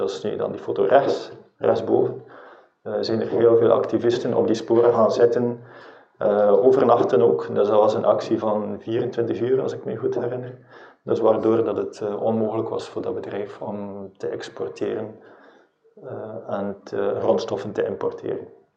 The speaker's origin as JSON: {"language": "Dutch", "town": "Bruges", "region": "Flanders", "country": "Belgium", "tie": "born or raised there", "said": "Dat ben ik zelf in mijn thuisstad Brugge."}